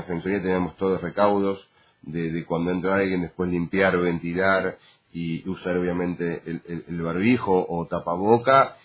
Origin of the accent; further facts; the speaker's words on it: Escobar, Buenos Aires Province, Argentina; a mí me liga todo lo que es acá en Escobar. Mi vida está acá en Escobar. Yo nací en La Fátima